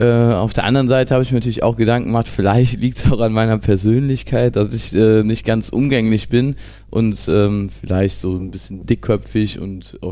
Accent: North Rhine-Westphalia, Germany; born there; ich habe damals im Dorf, wo ich bei Jülich, wo ich geboren bin

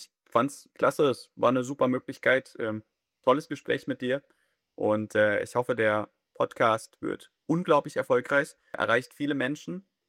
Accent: Frankfurt, Hesse, Germany; da ich Frankfurter bin, ich bin hier geboren in der Region, bin ich natürlich seit klein auf eingeimpfter Eintracht Frankfurt-Fan

